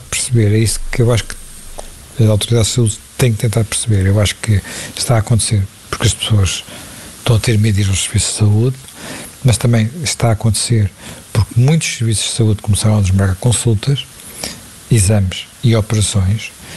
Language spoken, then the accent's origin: Portuguese; Portugal; como portugueses, temos que ser mais exigentes e exigir respostas.